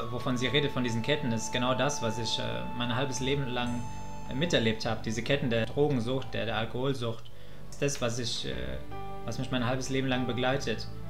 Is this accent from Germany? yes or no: yes; Germany; ich bin 33 Jahre alt, ich komme aus Deutschland und bin jetzt seit circa 2,5 Jahren in der Gemeinschaft.